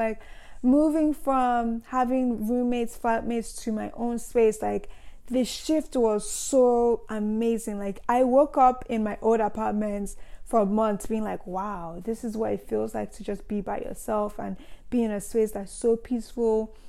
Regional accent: Nigeria; growing up in Nigeria, you know, being in schools that I never really liked.

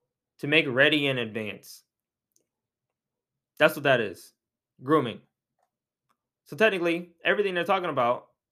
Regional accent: United States; I can only speak for America. As an American, we are bored.

